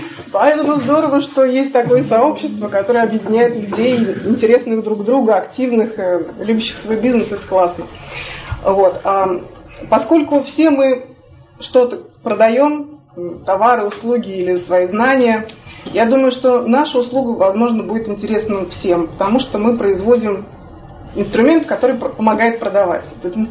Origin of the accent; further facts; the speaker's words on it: Nizhny Novgorod, Nizhny Novgorod Oblast, Russia; Я из Нижнего Новгорода